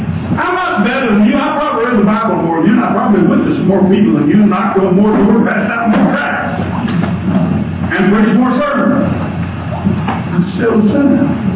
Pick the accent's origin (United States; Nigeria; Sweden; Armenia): United States; Texas; born there; I'm thankful I'm American. I'm born here in Texas. I'm a farm. I'm countryside.